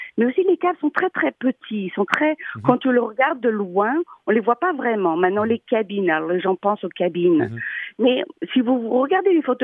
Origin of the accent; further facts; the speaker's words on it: France; now in Edmonton, Canada; Moi, j'ai immigré de France, ici à Edmonton.